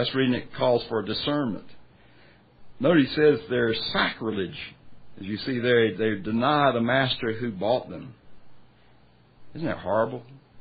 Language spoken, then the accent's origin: English; South Carolina, United States; it's in my hometown in South Carolina.